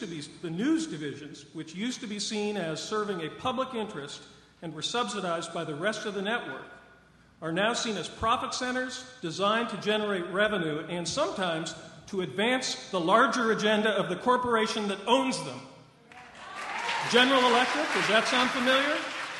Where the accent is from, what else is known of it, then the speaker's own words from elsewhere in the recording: Kirkland, Washington, United States; I'm from Kirkland, Washington, and I would like to thank the FCC and Kevin Martin, you in particular, for coming to Seattle on such short notice.